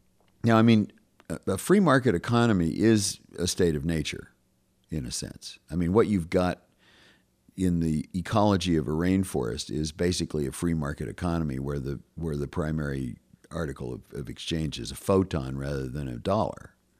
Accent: Wyoming, United States; I was raised with very... I mean, I'm from Wyoming, you know. I was raised in a political family, which was a very conservative Republican family.

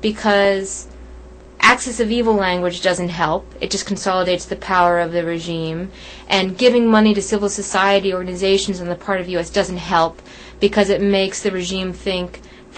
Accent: United States; these people seem to be more infatuated with America than I am as an American.

